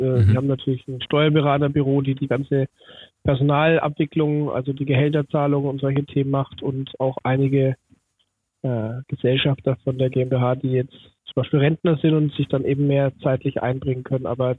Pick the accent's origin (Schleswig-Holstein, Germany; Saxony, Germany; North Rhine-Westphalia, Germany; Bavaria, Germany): Bavaria, Germany; Schwabach; born there